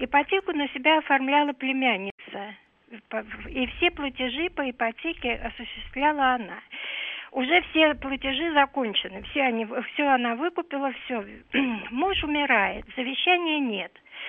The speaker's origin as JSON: {"language": "Russian", "region": "Moscow", "country": "Russia", "said": "я из Москвы."}